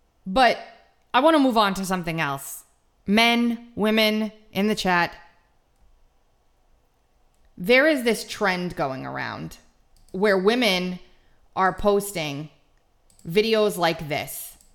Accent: New York, United States; This, I am Italian from New York, okay?

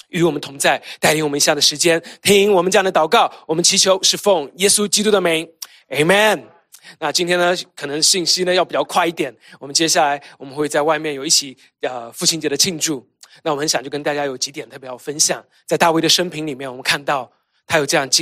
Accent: China; moved away as an adult; now in United States; 我们都没有在美国长大，来到美国都是我们人生的第二段的开始的时候

